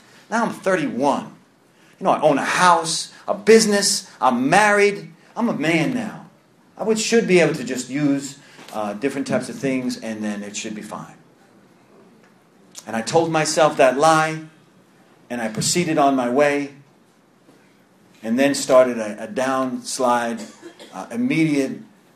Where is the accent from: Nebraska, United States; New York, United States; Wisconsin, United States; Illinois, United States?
New York, United States; accent: New York; usually when I'm talking, it's like a New York accent.